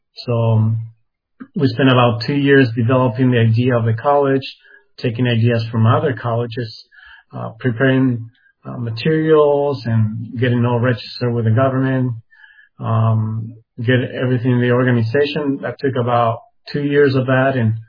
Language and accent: English; Uruguay; I was born and raised here in Uruguay. I grew up in a Christian, semi-Christian home.